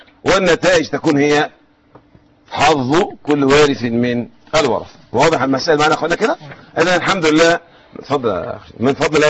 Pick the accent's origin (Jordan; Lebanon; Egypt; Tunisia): Egypt; نحن من اهل مصر. فكلمة القراط منتشرة عندنا عند المصريين